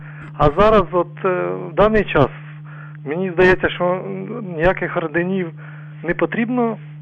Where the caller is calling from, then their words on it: Boyarka, Kyiv Oblast, Ukraine; місто Боярка.